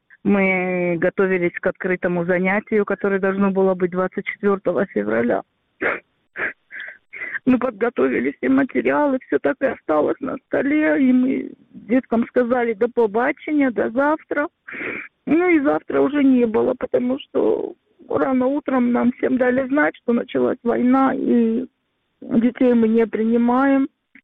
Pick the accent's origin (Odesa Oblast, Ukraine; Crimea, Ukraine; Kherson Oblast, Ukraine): Kherson Oblast, Ukraine; Kherson; now in Armenia; Это моя историческая родина, я же армянка сама по национальности. А я все равно надеюсь, что я вернусь домой к себе.